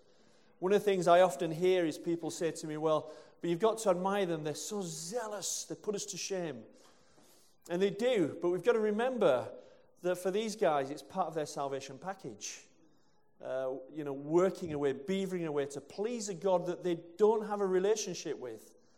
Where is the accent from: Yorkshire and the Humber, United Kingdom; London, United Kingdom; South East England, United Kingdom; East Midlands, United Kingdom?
Yorkshire and the Humber, United Kingdom; Bradford; I'm from Bradford.